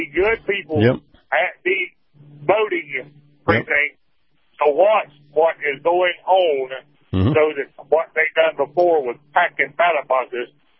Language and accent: English; Laredo, Texas, United States; I'm from Laredo, calling out of South Georgia.